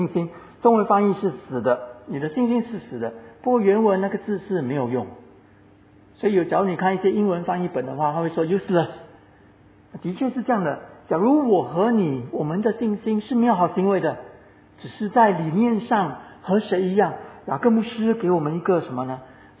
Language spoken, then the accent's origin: Chinese; Singapore; 我们新加坡人不喜欢不太会不抵抗冷所以我们去美国的时候